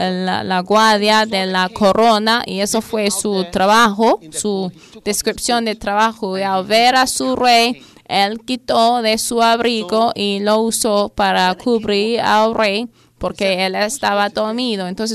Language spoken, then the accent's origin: Spanish; Ghana; porque mira, yo sí soy de Ghana